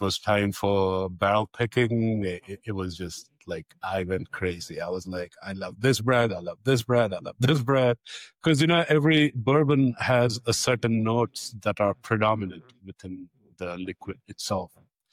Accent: India; and also I'm from India

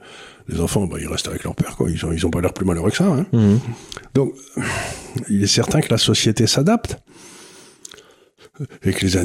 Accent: Auch, Occitanie, France; quand j'étais jeune à Auch, ou je sais pas où

